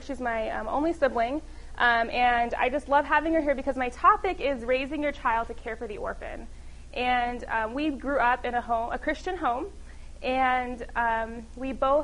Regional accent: Phoenix, Arizona, United States; I'm from Phoenix, Arizona. My husband and I live in downtown Phoenix, which is about 30 minutes from here.

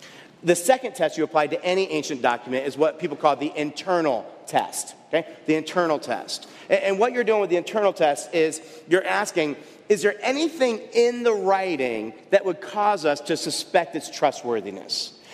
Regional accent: Buffalo, New York, United States; I grew up partially in Buffalo, New York, where there's lots of ice and snow.

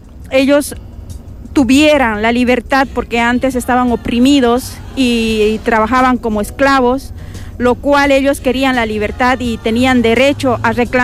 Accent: Cochabamba, Bolivia; now in Palma de Mallorca, Spain; soy de Cochabamba, Bolivia, pero hace años radico aquí en Palma de Mallorca, España.

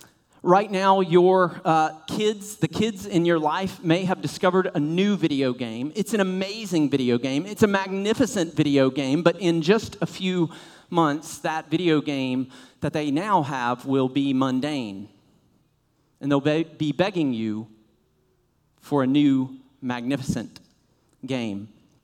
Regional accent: Blue Ridge Mountains, United States; now in Katy, United States; I grew up and have lived most of my life in the mountains. I grew up in the Blue Ridge Mountains, did my undergraduate in the Smoky Mountains, worked a couple summers in the Ozark Mountains, lived for the last 15 years at the base of Lavender Mountain, and did my doctoral work in the Rocky Mountains

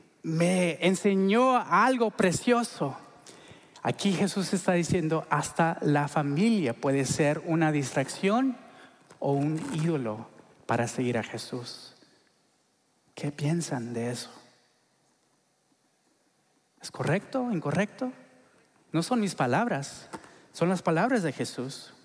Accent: Honduras; born there; yo nací en Honduras, de padres mexicanos. Me hice ciudadano hace recientemente

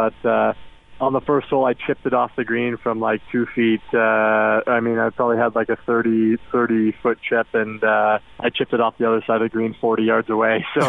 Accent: Canada; as a kid growing up in Canada

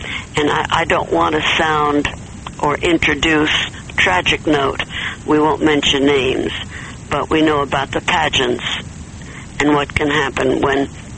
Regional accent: United States; I'm an American.

